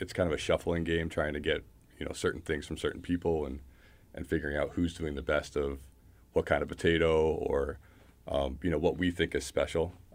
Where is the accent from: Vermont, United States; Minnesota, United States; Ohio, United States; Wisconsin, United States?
Vermont, United States; now in New York, United States; I'm from Vermont, and I grew up there. And so growing up there and learning to cook on a sustainable farm, it was all right there